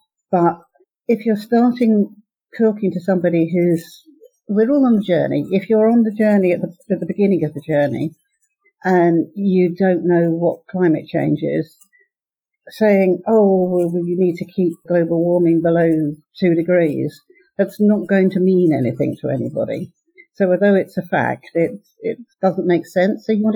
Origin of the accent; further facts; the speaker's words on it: England, United Kingdom; So we're English. Let's talk about the weather.